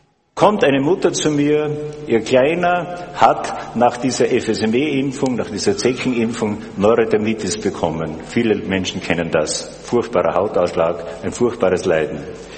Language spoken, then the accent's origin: German; Styria, Austria; Ich komme aus der Weststeiermark.